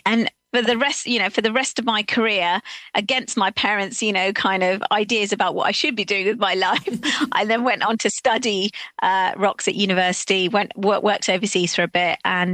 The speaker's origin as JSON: {"language": "English", "town": "Slough", "region": "South East England", "country": "United Kingdom", "tie": "born or raised there", "said": "I'm a kid, I'm growing up in Slough, which is, you know, just on the outskirts of London."}